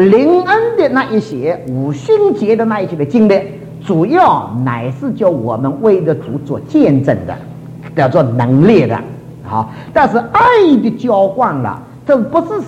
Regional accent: Shanghai, China; 我们上海人

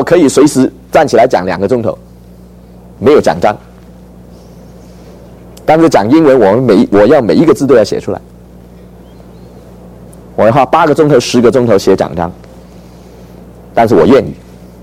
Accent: Hong Kong; now in United States; 到我们长大的时候，我们在香港长大，变成中国人了。

